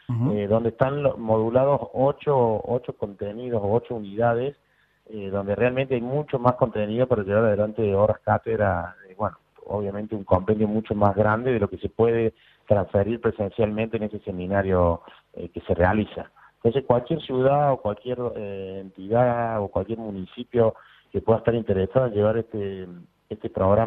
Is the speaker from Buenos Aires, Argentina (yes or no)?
no; Córdoba, Argentina; accent: Cordoban; nosotros estamos ubicados en Córdoba, como ya se han dado cuenta por mi acento